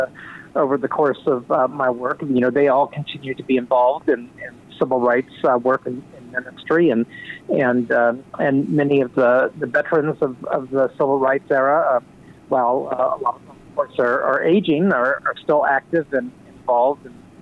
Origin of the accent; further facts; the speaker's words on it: South Carolina, United States; I'm originally from South Carolina. Mm-hmm. My family's been there since the 1600s